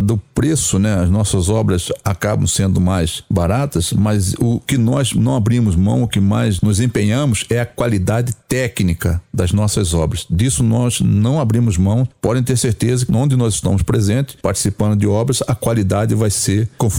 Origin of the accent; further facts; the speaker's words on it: Cuiabá, Mato Grosso, Brazil; Eu sou cuiabano e eu fui muito influenciado